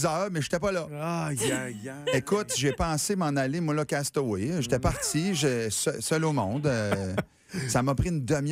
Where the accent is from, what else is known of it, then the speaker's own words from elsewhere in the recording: New Brunswick, Canada; je me dis dans ma tête, je viens du Nouveau-Brunswick, je suis déjà allé en mer, moi.